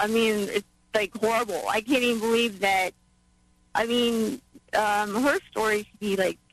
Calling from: Seattle, Washington, United States; I'm from Seattle.

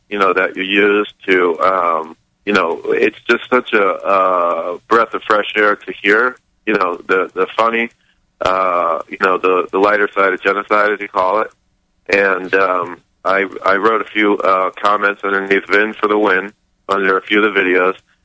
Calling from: Florida, United States; I'm calling from Florida in the state.

